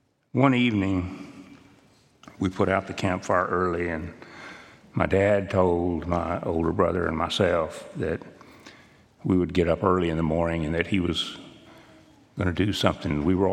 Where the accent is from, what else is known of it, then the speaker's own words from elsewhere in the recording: Pecos, Texas, United States; I'm a first-generation Christian. I was raised worshiping in the First Christian Church there in Pecos, Texas.